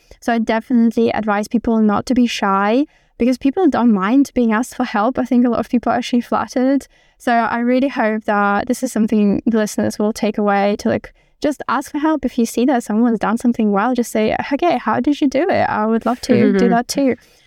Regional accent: Belarus; English is a second language; I'm originally from Belarus, and I'm not sure how much you know about Belarus, but it's like a second world country and there's not much going on.

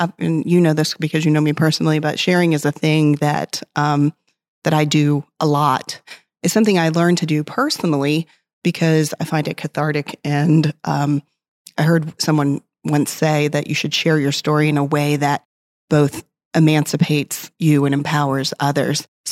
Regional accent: Baltimore, Maryland, United States; I'm from Baltimore, Maryland, also a avid ASHRAE volunteer.

